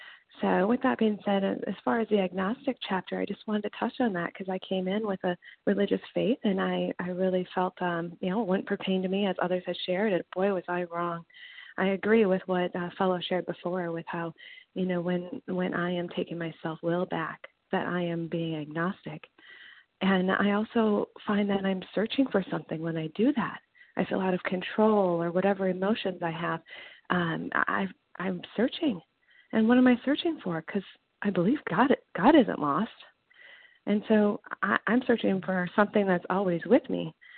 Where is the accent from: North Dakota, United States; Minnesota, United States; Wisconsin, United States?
Minnesota, United States; I'm from Minnesota